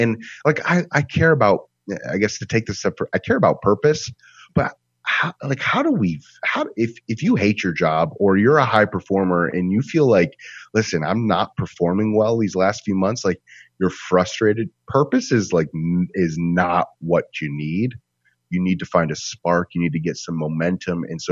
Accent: Rochester, New York, United States; now in Detroit, United States; So I grew up in Rochester, and now I live in Detroit.

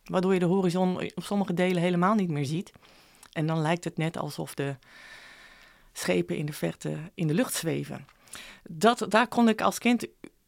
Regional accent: Friesland, Netherlands; Ik moet dan misschien toch even vertellen wat ik ben in Friesland opgegroeid. Aan de IJsselmeerkust, aan het klif.

